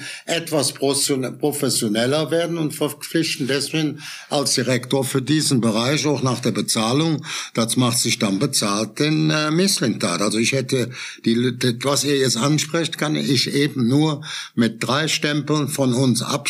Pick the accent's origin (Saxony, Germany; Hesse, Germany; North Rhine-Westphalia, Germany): North Rhine-Westphalia, Germany; Cologne; Ich bin ja in der Region auch in Köln groß geworden oder Kölnland.